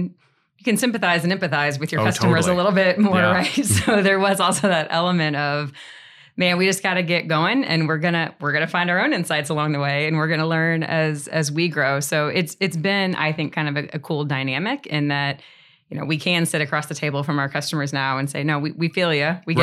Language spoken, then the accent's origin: English; Missouri, United States; So I'm from Northeast Missouri originally, so moved to St. Louis afterwards.